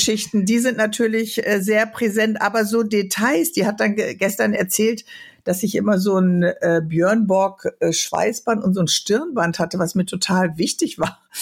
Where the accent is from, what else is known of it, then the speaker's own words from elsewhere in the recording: Bremen, Germany; da mache ich ja diesen Weserstrand-Talk in meiner Heimatstadt Bremen.